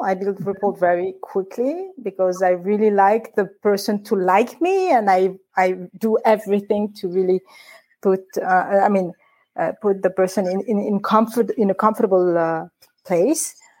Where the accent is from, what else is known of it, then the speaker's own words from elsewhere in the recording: Paris, Île-de-France, France; from an Armenian family. So I'm an immigrant. I mean, you know, I was raised and born and raised in Paris, but my family, parents, both come from different part of the world.